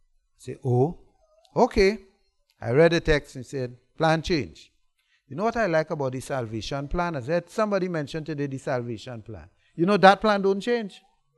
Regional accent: Trinidad & Tobago; I'm from Trinidad, so you have to multiply that by 7.

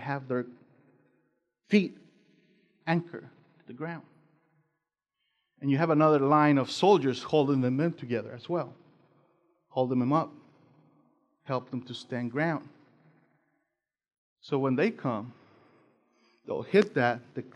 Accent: Mexico; I'm from Mexico originally, and all the border towns in Mexico, they're all dangerous.

